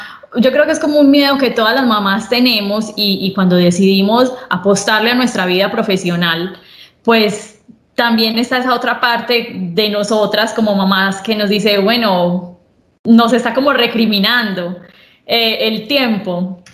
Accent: Medellín, Antioquia, Colombia; Soy una mujer colombiana que nací y crecí en Medellín. Estudié ingeniería mecánica en la Universidad EAFIT de Medellín.

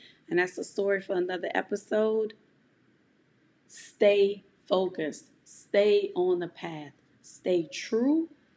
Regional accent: New Orleans, Louisiana, United States; now in Houston, United States; I'm from New Orleans. I live in Houston, Texas, and I'm a single mother raising a strong black prince.

